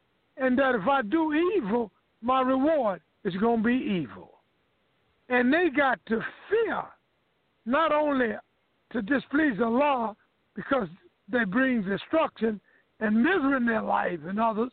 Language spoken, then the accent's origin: English; United States; They don't believe I'm from America because my conduct is not just doing what I want to do.